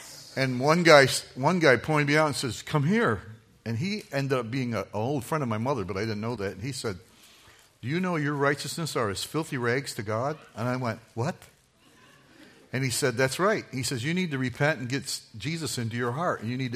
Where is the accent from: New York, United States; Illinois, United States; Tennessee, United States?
New York, United States; I come originally from New York State.